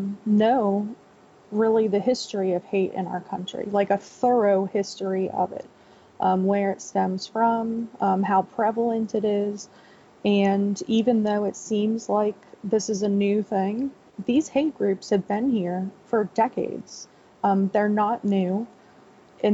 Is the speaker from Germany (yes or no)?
no; Florida, United States; Well, I grew up in South Florida in a very rural area